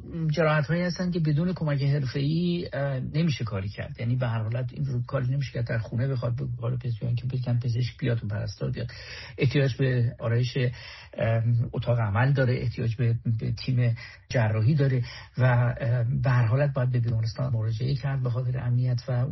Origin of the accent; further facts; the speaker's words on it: Iran; به عنوان یک ایرانی